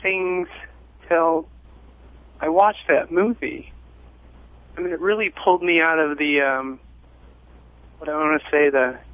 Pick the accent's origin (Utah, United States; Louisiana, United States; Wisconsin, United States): Wisconsin, United States; Viroqua; I'm from Viroqua, Wisconsin.